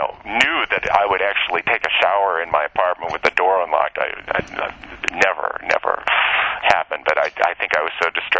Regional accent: Chicago, Illinois, United States; But I think growing up in Chicago helped.

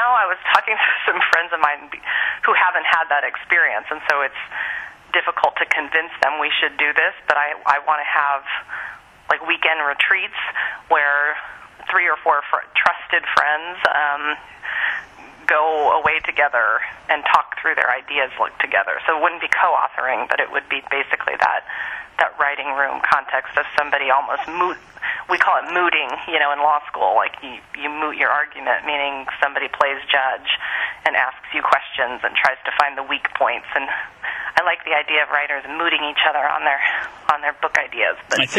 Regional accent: Kansas, United States; I grew up in Kansas.

